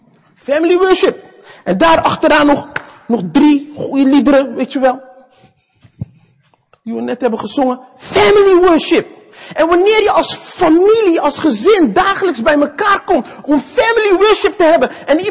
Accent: Netherlands; En dat is echt iets wat we moeten leren als Nederlanders.

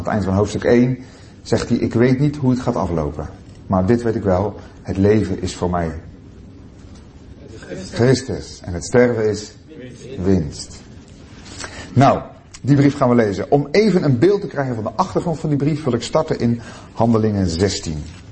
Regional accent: Zeeland, Netherlands; Ik ben afkomstig uit Zeeland. Daar heb ik eigenlijk heel mijn jeugd gewoond. En ben daar op mijn 19e ook tot geloof gekomen in de Heer Jezus. Ben kerkelijk opgevoed door ouders die... mij lief hadden en het woord van God lief hadden.

